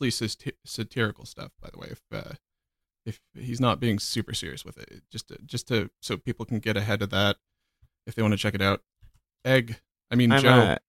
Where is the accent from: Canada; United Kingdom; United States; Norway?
Norway; from Norway.